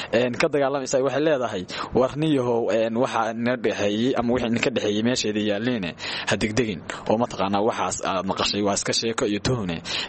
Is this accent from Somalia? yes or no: yes; Binna, Bari, Somalia; anigu waxaan dhashay 27 bishii 4 1993 waxaan ku dhashay deegaanka Binna degmada Gumbax ee gobolka Bari waxbarashadeedii asaaskeedii degmada Gumbax baan ka qaatay